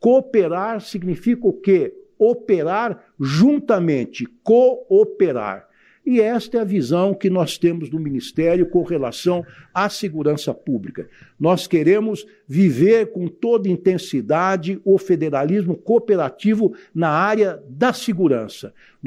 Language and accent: Portuguese; São Paulo, Brazil; como nós paulistas, né, doutor Sarrubo, chamamos